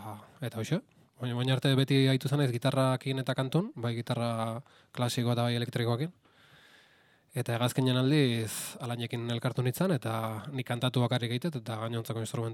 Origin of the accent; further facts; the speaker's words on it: Zarautz, Basque Country, Spain; ni Zarauztarra naiz izatez, eta hasi nintzen musika jotzen